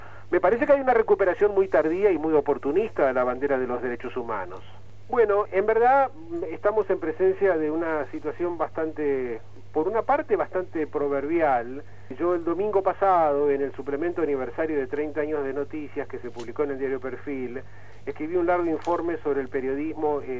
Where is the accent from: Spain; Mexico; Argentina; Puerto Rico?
Argentina; moved away as an adult; Tengo 61 años, creo que 1 o 2 años más que el presidente, pero yo me exilié de la Argentina en 1974, Damián, y estuve exiliado hasta el año 84, hasta el comienzo de la democracia.